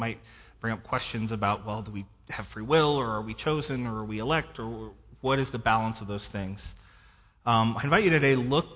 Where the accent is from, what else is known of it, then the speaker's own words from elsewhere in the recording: Craig, United States; I grew up here in Craig.